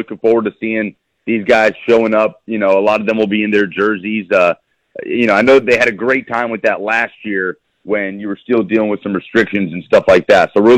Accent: Birmingham, Alabama, United States; also born or lived in Nashville; I was born in Nashville, but kind of grew up and went to high school in Alabama at Oak Mountain High School in Birmingham. And you're right, high school football is a big deal down there.

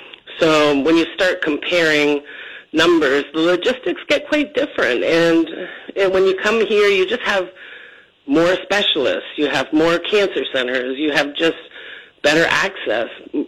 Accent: Canada; moved away as an adult; also born or lived in Bermuda; now in United States; I'm actually Canadian, and I kept getting bumped out of my job as an RN in Canada. So I moved to Bermuda for a year and stayed for 12.

